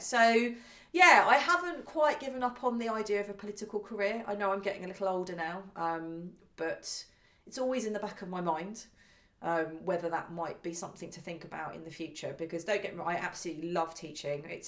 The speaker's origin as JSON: {"language": "English", "town": "Hastings", "region": "South East England", "country": "United Kingdom", "tie": "born or raised there", "also_born_or_lived": "Bath", "said": "I grew up in Hastings, which I was born in Bath, but grew up in Hastings, and Hastings is just everywhere you look, there's history, everything about it."}